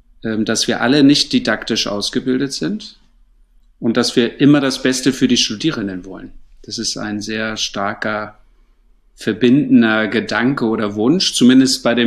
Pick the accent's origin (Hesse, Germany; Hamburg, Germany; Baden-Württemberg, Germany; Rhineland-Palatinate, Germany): Hamburg, Germany; also born or lived in London / Japan; now in Vienna, Austria; Ich stamme aus Hamburg, lebe aber schon seit 23 Jahren in Wien und bin in Wien gelandet nach Stationen in London und Japan